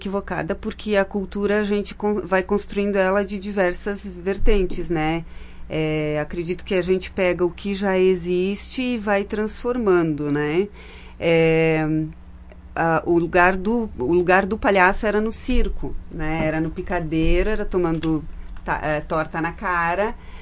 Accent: Garibaldi, Rio Grande do Sul, Brazil; now in Caxias do Sul, Brazil; Eu sou de Garibaldi.

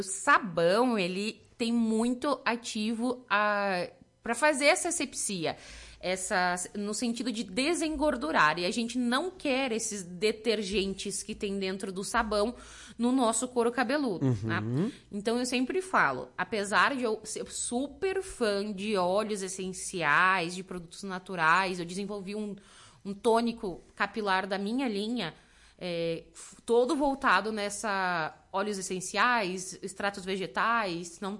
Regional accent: Lagoa Vermelha, Rio Grande do Sul, Brazil; born there; eu sou gaúcha, nascida em Lagoa Vermelha

